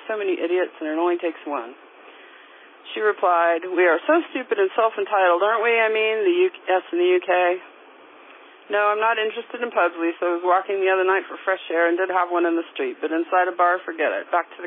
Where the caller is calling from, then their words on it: Chapin, South Carolina, United States; I'm calling from Chapin in Lexington County.